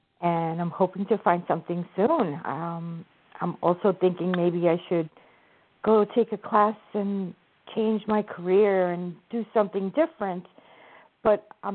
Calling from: New Jersey, United States; calling from New Jersey.

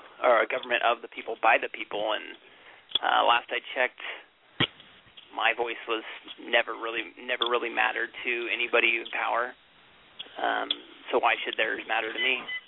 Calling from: Oregon, United States; I'm calling from Oregon.

